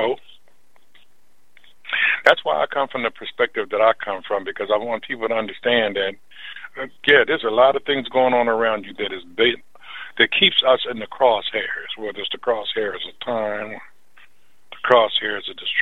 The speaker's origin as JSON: {"language": "English", "country": "United States", "said": "because being an American people now"}